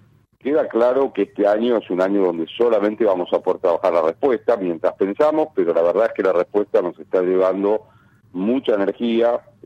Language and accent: Spanish; Buenos Aires, Argentina; yo soy porteño